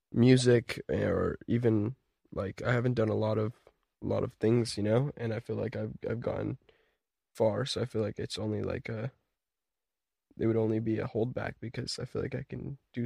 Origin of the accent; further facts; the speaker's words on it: Los Angeles, California, United States; In LA, but, all over. Like I started, when my parents had me, they moved into a house in Bel Air.